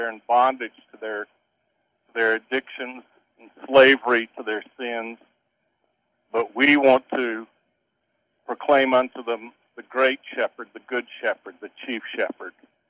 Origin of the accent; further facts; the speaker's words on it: the South, United States; now, I am originally from the South. I know there's been a lot of racism